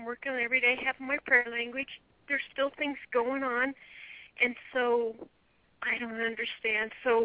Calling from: California, United States; California, east of Sacramento.

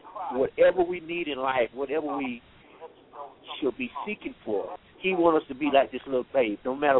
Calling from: Columbia, South Carolina, United States; We're calling from Columbia, South

